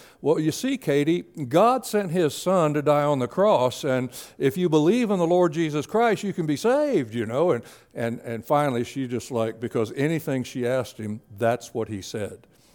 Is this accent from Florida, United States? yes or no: yes; Florida, United States; now in Pennsylvania, United States; Alan, I'm not from Pennsylvania. I live in Pennsylvania. I'm from Florida.